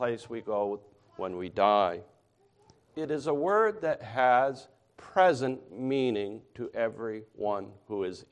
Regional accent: Lenox, Massachusetts, United States; But I grew up in Lenox, Massachusetts, which kind of makes me, you know, like that.

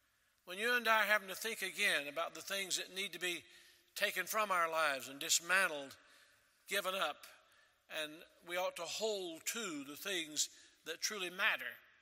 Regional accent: United States; born there; I'm grateful to God that I was born in America. I could have been born anywhere in the world, but this is my country, and I thank God for my country.

